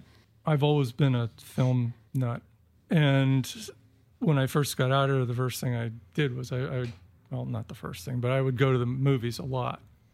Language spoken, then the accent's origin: English; Chappaqua, New York, United States; I grew up on the East Coast in Chappaqua, where, if you know the name at all, it's where the Clintons live.